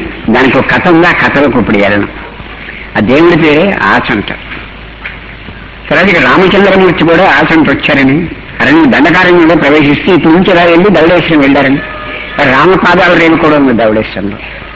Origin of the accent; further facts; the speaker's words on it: Achanta, Andhra Pradesh, India; నేను వ్యవసాయ కుటుంబంలో నుంచి వచ్చిన వాడిని. ఈ ఆచంటలో అందరూ వ్యవసాయదారు, చాలా కష్టపడి వ్యవసాయం చేస్తారు.